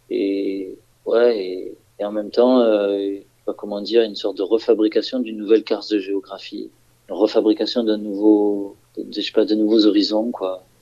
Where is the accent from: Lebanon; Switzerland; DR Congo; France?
France; Marseille, Provence-Alpes-Côte d'Azur; born there; mon père est d'origine arménienne, ma mère est d'origine espagnole. Je suis né à Marseille